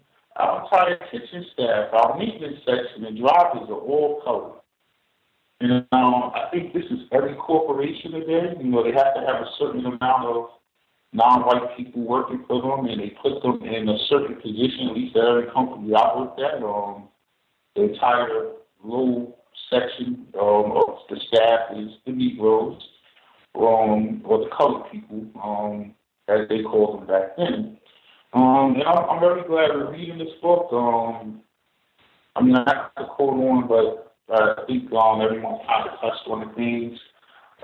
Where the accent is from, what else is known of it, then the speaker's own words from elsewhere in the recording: New York, United States; Good evening to all. … from New York.